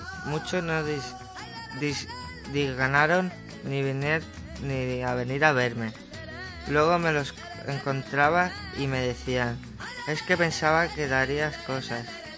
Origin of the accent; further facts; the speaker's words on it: Sant Joan de les Abadesses, Catalonia, Spain; born there; Tengo 36 años, nací en San Juan de las Abadeses, Girona.